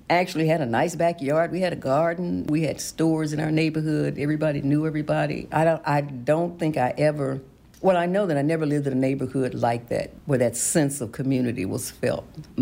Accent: Mill Creek, United States; Because I'm from Mill Creek, too.

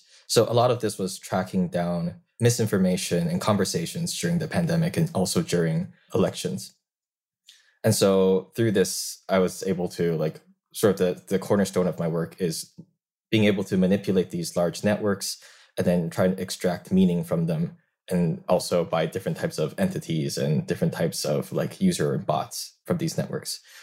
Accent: Taiwan; I grew up in Taiwan

